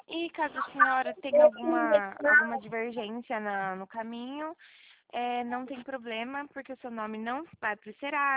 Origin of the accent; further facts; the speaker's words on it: Americana, São Paulo, Brazil; Eu sou de Americana, São Paulo.